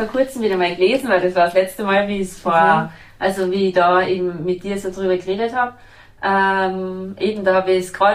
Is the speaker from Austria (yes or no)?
yes; Austria; born there; wo ich jetzt herkomme, ich bin in Österreich geboren